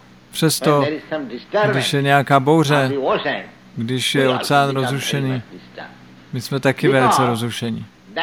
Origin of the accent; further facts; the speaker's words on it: India; Czech is a second language; moved away as an adult; now in United States; Mně se to stalo, když jsem přijel poprvé z Indie do New Yorku.